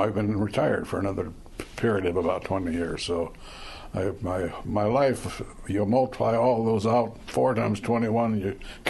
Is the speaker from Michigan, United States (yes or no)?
yes; Holland, Michigan, United States; Well, I grew up in Holland, Michigan. I was born and raised there, and then I went to the Navy, and then I got out of the Navy.